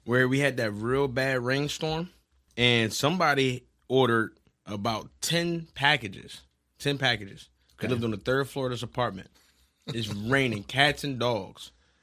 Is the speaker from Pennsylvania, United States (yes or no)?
yes; Philadelphia, Pennsylvania, United States; I'm not getting out of the truck. I'm from North Philadelphia.